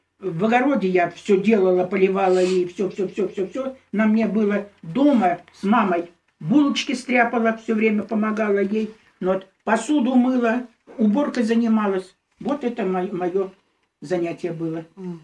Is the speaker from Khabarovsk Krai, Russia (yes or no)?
yes; Bikin, Khabarovsk Krai, Russia; born there; город Бикин